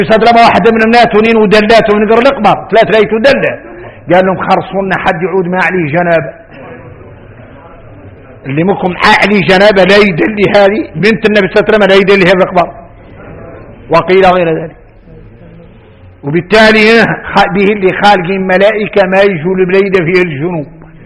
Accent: Mauritania; إحنا موريتاني المهم عندنا ما ننفضحوا في الدنيا.

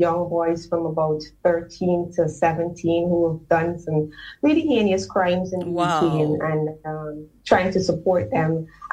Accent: Essequibo, Guyana; born there; I grew up with my mother and my stepfather and my two brothers. So I'm 35. I was born in Essequibo. So that's out of the town, out of the city. I was born in the country. So I'm a country girl at heart.

